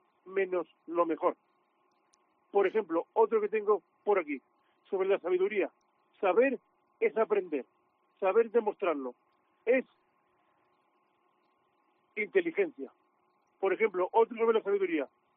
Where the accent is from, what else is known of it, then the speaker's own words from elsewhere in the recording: Alcantarilla, Region of Murcia, Spain; Soy invidente, soy ciego y soy de Alcantarilla.